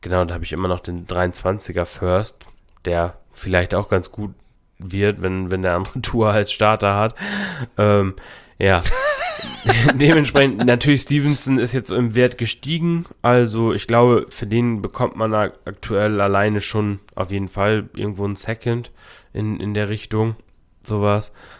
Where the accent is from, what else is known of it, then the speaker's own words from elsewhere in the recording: Lower Saxony, Germany; Ich komme aus Ostfriesland